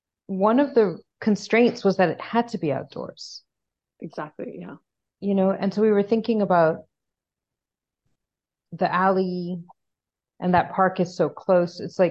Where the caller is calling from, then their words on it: Bengaluru, Karnataka, India; I'm calling from Bangalore, India, and so it's the time of night when the dogs start howling.